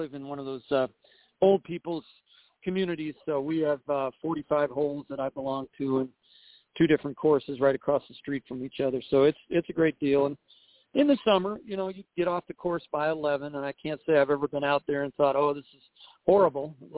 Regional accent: Seattle, Washington, United States; I grew up in Seattle and was a ball boy for the Sonics from 68 to 73, so I go way back.

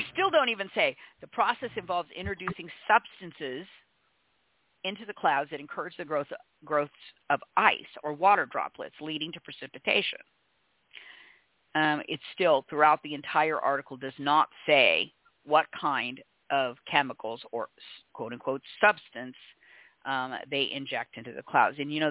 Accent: Tennessee, United States; We recently banned this practice in my home state of Tennessee.

